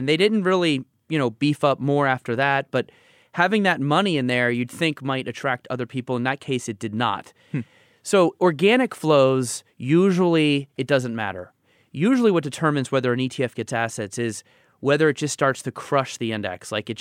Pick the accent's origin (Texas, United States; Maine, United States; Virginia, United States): Texas, United States; I grew up in Texas, but I never went.